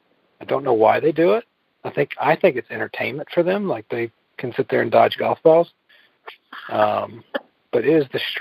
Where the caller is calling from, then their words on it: Evans, Georgia, United States; I'm calling in from Evans, Georgia.